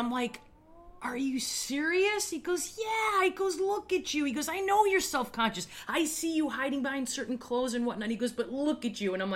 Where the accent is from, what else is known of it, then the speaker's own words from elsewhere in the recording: Wisconsin, United States; I am from Wisconsin.